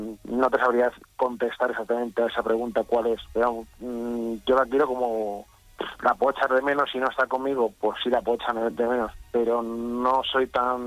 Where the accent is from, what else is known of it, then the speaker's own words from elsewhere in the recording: Madrid, Community of Madrid, Spain; Yo yo soy un joven de Madrid, tengo 31 años